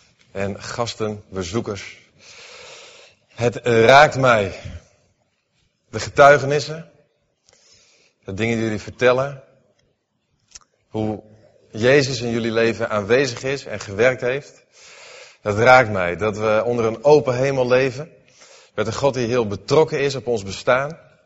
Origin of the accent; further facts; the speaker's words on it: Netherlands; toen dacht ik van ja, als wij als Nederlanders 's ochtends wakker worden op zondagochtend.